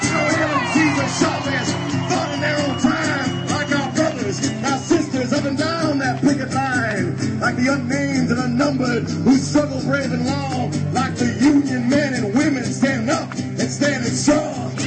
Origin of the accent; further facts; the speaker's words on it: Los Angeles, California, United States; It's an honor to stand shoulder to shoulder with my brothers and sisters in my hometown of Los Angeles.